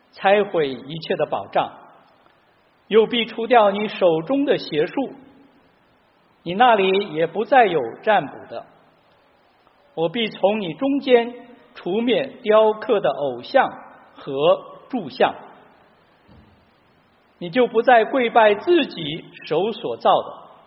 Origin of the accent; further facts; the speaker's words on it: China; 小时候生活在中国农村的山区，常常听老人们说靠天吃饭